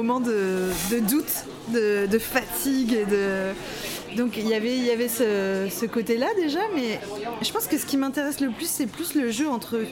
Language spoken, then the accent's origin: French; Quebec, Canada; accent: Quebec French; Les gens, ils n'entendent pas mon accent québécois.